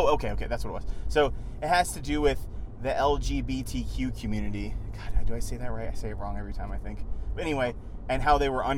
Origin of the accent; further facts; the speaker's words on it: United States; because I'm American, and I'm a Facebook generation millennial.